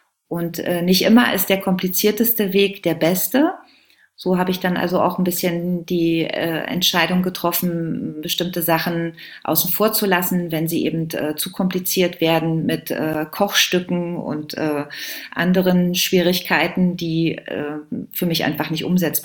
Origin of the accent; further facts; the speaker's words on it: Germany; now in Sardinia, Italy; die ich backe in Sardinien als Deutsche, als ja, Exilantin auf einer Insel